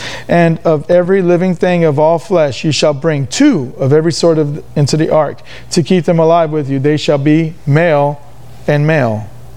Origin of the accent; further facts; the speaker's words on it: United States; I think about America, a nation I love. I thank God that I am an American.